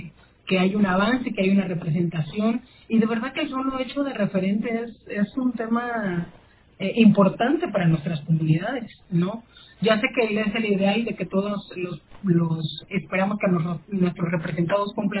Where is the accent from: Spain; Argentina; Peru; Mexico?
Mexico; somos muy mexicanos como cualquier otro, pero tenemos otras realidades, otros contextos y otras necesidades.